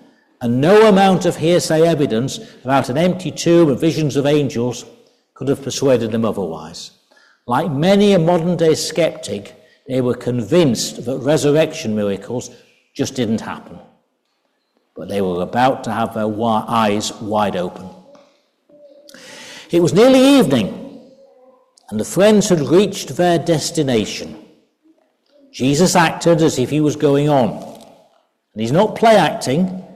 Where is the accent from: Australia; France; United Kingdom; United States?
United Kingdom; Doncaster, Yorkshire and the Humber; I was brought up in Doncaster.